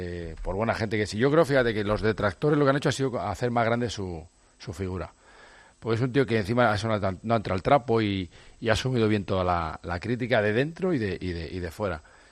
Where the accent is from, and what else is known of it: Spain